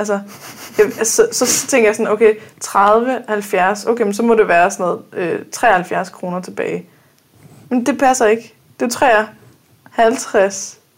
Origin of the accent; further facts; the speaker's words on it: Frederiksværk, Capital Region of Denmark, Denmark; Vi er fra den samme by, vi er fra Frederiksværing begge to.